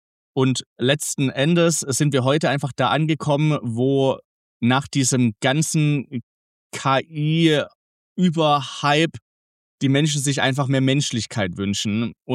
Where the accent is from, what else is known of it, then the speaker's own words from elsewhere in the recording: Göppingen, Baden-Württemberg, Germany; Also ich komme aus Göppingen. Das ist so 20 Minuten entfernt von unserem schönen Stuttgart. Bin jetzt am 5. Mai 31 geworden. Und yes, bin hier im Schwabenland zu Hause.